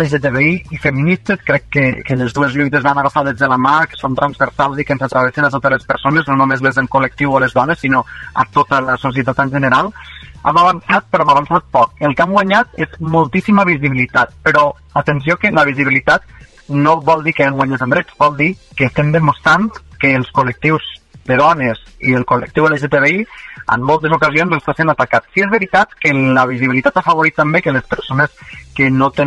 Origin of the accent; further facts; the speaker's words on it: Móra la Nova, Catalonia, Spain; now in Roquetes, Spain; soc un roquetero d'adopció. Jo soc de Móra la Nova, però fa 3 anys que vaig vindre a viure a Roquetes.